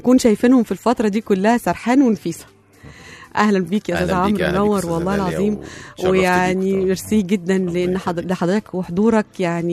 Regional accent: Egypt; يعني انا فاكره اخر حاجه ممكن تكون خاصه بينا احنا كشعب كمصريين

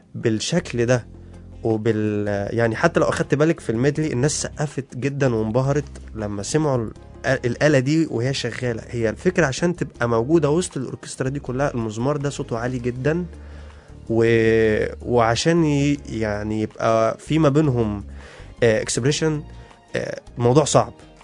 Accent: Egypt; في ناس يعني عندنا في مصر بتعمل موسيقى تصويريه رهيبه

